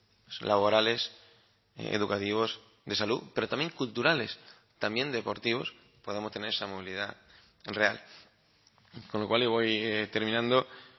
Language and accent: Spanish; Canary Islands, Spain; yo tengo el DNI y pone canario, soy canario, distintamente del lugar de residencia que tenga en un momento determinado por situaciones laborales, educativas o incluso de salud.